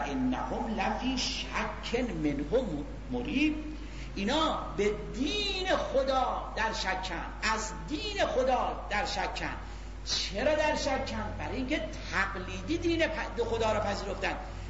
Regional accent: Isfahan, Iran; ما مال اصفهانیم زشت است

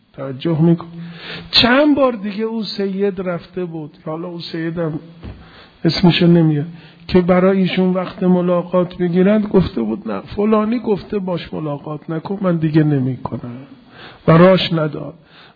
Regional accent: Isfahan, Iran; چون میدونست من اصفهانیم دیگه،

